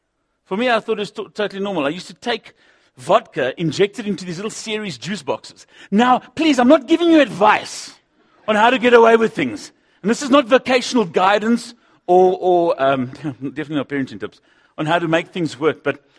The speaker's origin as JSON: {"language": "English", "town": "Kimberley", "region": "Northern Cape", "country": "South Africa", "tie": "born or raised there", "said": "I was born and bred in Kimberley."}